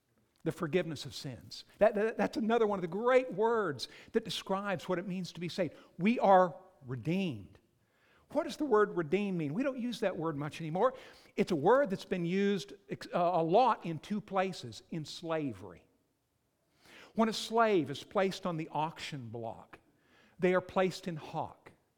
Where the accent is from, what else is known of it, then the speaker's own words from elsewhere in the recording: Whitefish, Montana, United States; moved away as an adult; I grew up in Whitefish, Montana. My wife grew up in Bakersfield, California. We moved to Texas to go to seminary.